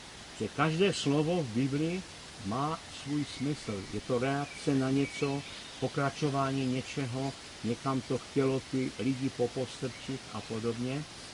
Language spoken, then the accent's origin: Czech; Ostrava, Moravian-Silesian Region, Czechia; tak už jsem vyrůstal v Ostravě, nebo tam jsem se i narodil